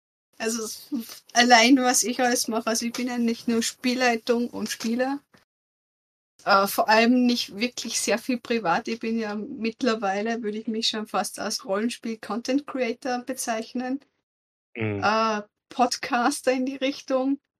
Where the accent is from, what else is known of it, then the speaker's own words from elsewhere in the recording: Austria; bin ich aus Österreich und mein Mann ebenfalls.